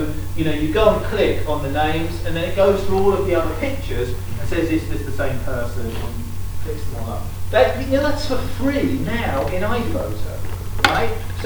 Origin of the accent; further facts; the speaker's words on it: England, United Kingdom; Because I'm English, and we don't have any tradition of carrying ID cards or papers.